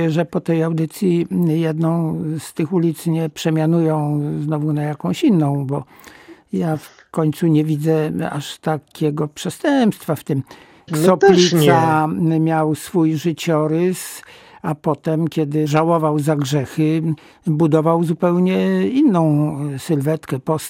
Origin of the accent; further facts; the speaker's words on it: Poznań, Greater Poland Voivodeship, Poland; Ja jestem normalny poznaniak, który ma...